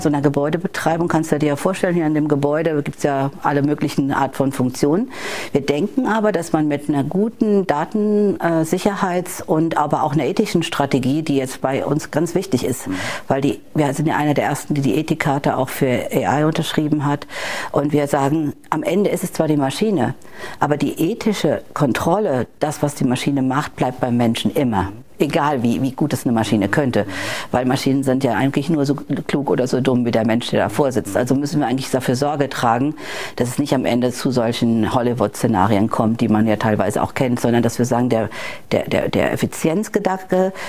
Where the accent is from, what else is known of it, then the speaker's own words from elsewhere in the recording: Rhineland-Palatinate, Germany; born there; ich komme ja gebürtig aus Rheinland-Pfalz